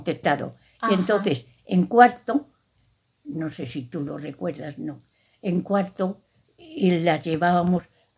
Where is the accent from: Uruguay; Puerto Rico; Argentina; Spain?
Spain; Madrid, Community of Madrid; porque en la posguerra, pues a mi madre le daba miedo que bajáramos a la calle, porque soy de Madrid